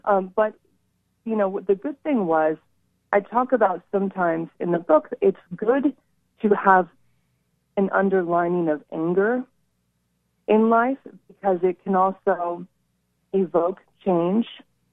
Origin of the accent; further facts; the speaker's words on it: California, United States; what I discuss in the book is my environment, mostly growing up in the East Bay of Northern California.